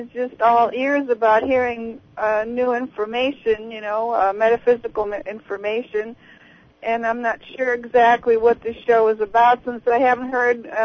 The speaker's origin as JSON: {"language": "English", "country": "Austria", "lives_now": "Marina del Rey, United States", "said": "Yeah, it's a beautiful place near the ocean. So I've been here for a while. I'm originally from Austria. I speak German."}